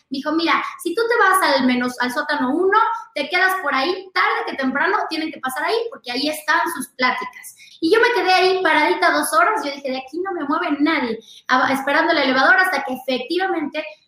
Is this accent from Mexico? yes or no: yes; Mexico; soy de México